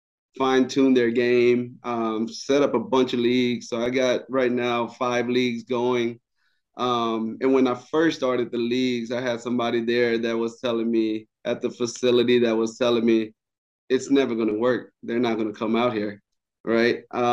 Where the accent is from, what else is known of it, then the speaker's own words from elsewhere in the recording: Nashville, Tennessee, United States; I'm from Nashville.